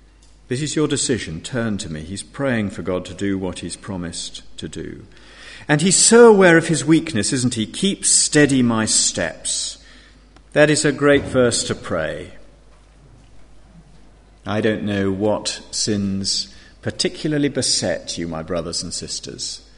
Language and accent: English; United Kingdom; We're British. We have the stiff upper lip.